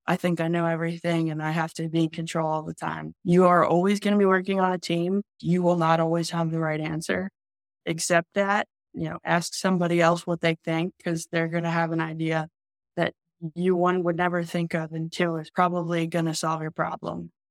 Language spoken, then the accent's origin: English; Philadelphia, Pennsylvania, United States; So I'm from Philadelphia, West Philly suburbs, born and raised.